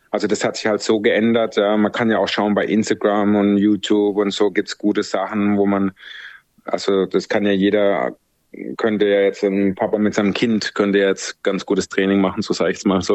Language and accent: German; Germany